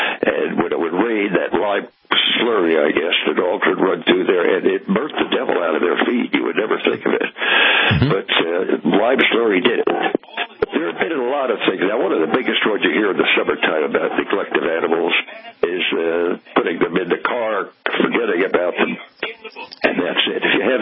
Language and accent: English; New Jersey, United States; First of all, I was born and raised in New Jersey, went to high school there